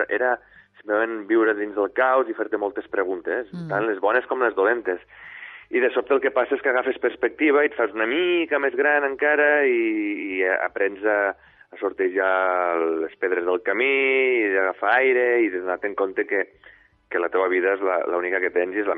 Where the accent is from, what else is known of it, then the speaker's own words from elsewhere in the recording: Miravet, Catalonia, Spain; que sa mare també venia de Miravet, del meu poble.